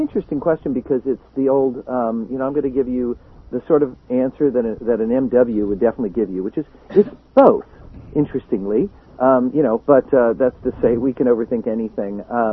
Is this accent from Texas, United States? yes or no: no; Kansas City, Missouri, United States; Well, I'm from Kansas City.